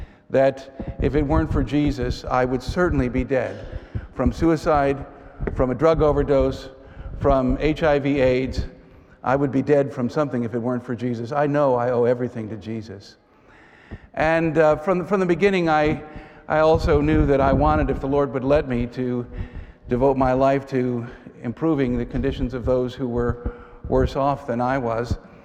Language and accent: English; New York City, New York, United States; I grew up in New York City and was born and raised in New York